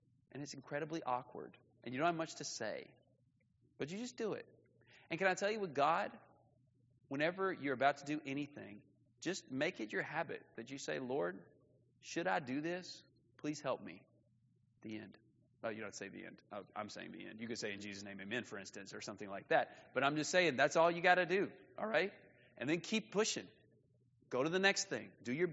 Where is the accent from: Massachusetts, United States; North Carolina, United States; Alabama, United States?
Alabama, United States; moved away as an adult; So I grew up in North Alabama, and then I moved to Atlanta and worked with an awesome church with a lot of great people for several years.